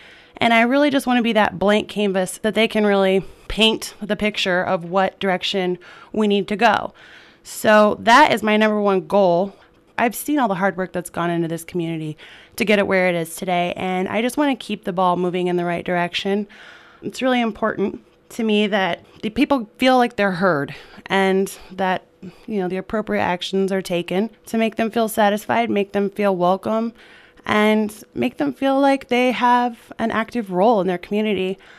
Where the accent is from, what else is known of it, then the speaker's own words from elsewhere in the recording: Iowa City, Iowa, United States; moved away as an adult; also born or lived in Portland, United States; Well, I am originally from Iowa, the Iowa City area. I grew up on an acreage outside Iowa City, and I spent summers on the neighboring Century Farm. I moved to Portland, Oregon when I was in my early 20s.